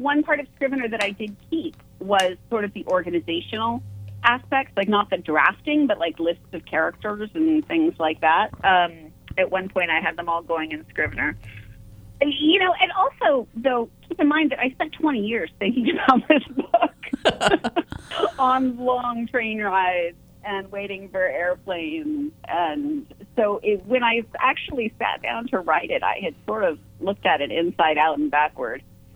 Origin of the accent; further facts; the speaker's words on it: Pennsylvania, United States; also born or lived in Arizona; previous books took place at least partially in Western Pennsylvania, which is where I went to high school. We moved from Arizona to Pennsylvania.